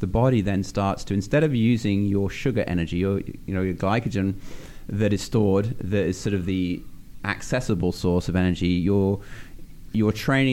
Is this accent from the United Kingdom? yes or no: yes; England, United Kingdom; accent: English; So it's just my English accent. You get used to it.